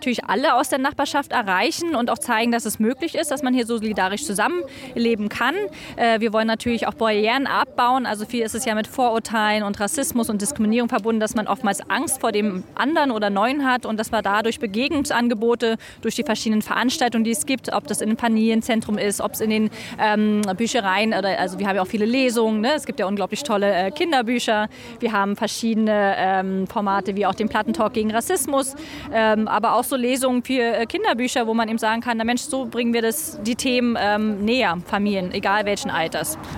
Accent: Berlin, Germany; ich bin selber Kiezkind. Ich bin tatsächlich hier in Neu-Hohenschönhausen aufgewachsen, selber hier in der Kita, in der Schule und so weiter

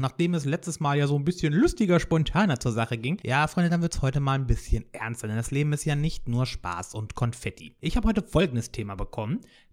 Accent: Hanover, Lower Saxony, Germany; in meiner Heimat Hannover

